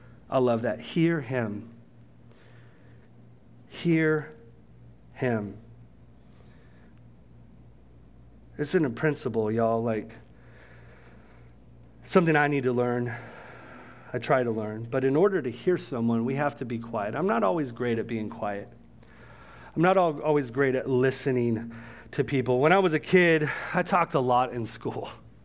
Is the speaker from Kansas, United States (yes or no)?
no; Santa Maria, California, United States; I grew up on the Central Coast in California in a place called the Santa Maria Valley.